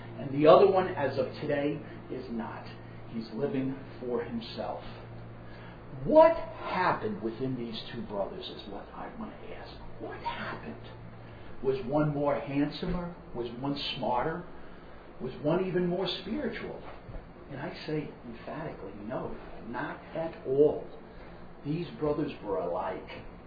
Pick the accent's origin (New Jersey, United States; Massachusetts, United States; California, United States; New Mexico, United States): New Jersey, United States; Jersey City; Many of you know that I grew up in Jersey City.